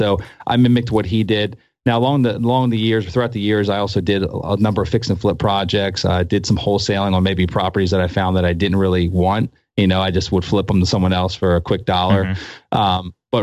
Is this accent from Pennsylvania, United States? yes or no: yes; Pennsylvania, United States; I grew up in Pennsylvania.